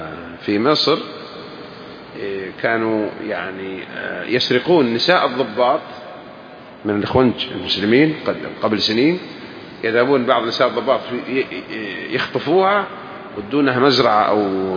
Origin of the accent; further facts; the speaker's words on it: Saudi Arabia; عندنا في المملكة العربية السعودية